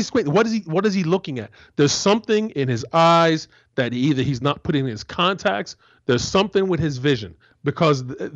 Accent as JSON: {"language": "English", "town": "Orlando", "region": "Florida", "country": "United States", "said": "Vinny Testaverde was a quarterback at Tampa Bay, and I'm from Orlando."}